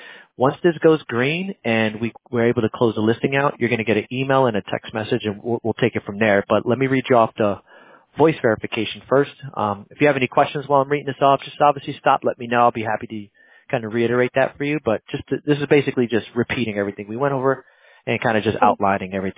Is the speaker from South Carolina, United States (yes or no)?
no; New Jersey, United States; I was born and raised in Jersey, so it was a little rough living in Jersey.